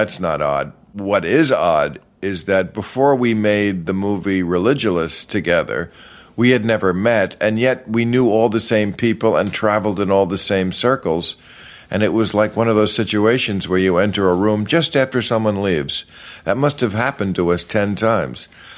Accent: New Jersey, United States; also born or lived in New York; I was born in New York, and then like so many people of that era, they moved out to the suburbs. So I grew up... in New York, in New Jersey.

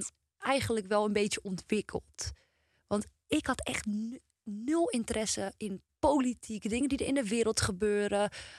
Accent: Purmerend, North Holland, Netherlands; En ik kwam uit Purmerend

